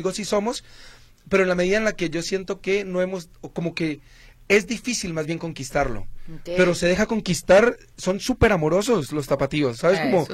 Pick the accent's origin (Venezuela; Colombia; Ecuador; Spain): Colombia; now in Guadalajara, Mexico; Yo soy colombiano.